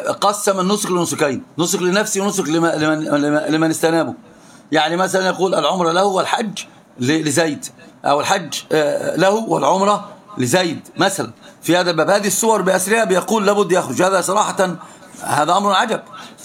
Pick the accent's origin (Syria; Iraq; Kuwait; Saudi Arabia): Saudi Arabia; Mecca, Makkah Province; اصلا من مكه